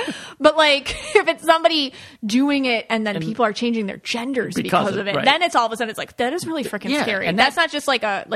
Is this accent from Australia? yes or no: no; New York, United States; You know, like I grew up near Lilydale.